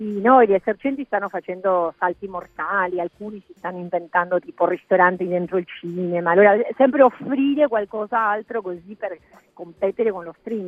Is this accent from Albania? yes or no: no; Argentina; Italian is a second language; also born or lived in Rome, Italy; now in Brussels, Belgium; io tra l'altro vivo a Bruxelles. Allora, io sono argentina, però per il lavoro che fa mio marito, che è italiano, ho vissuto tanto a Roma, adesso vivo a Bruxelles